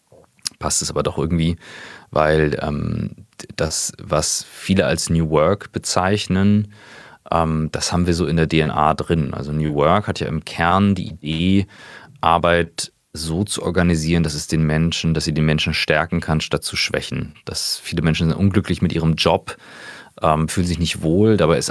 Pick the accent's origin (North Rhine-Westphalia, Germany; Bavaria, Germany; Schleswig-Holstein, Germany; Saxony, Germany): Schleswig-Holstein, Germany; Kiel; born there; Ich bin gebürtiger Kieler, mittlerweile 38.